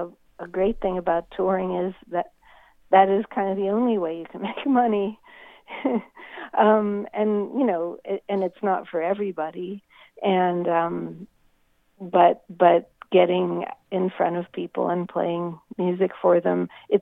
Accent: Pittsburgh, Pennsylvania, United States; I grew up in Pittsburgh, and my father worked in the steel industry

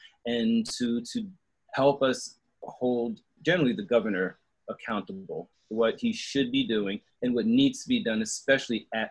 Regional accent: Brooklyn, New York, United States; I'm from Brooklyn.

